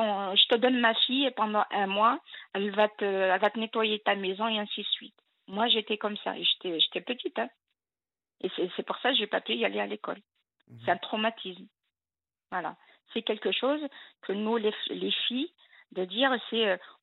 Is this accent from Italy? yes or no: no; Algeria; now in France; je suis algérienne.